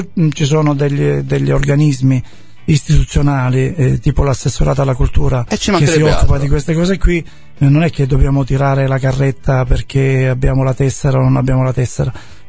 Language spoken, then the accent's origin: Italian; Basilicata, Italy; questo è il dialetto materano, io sono di Muritino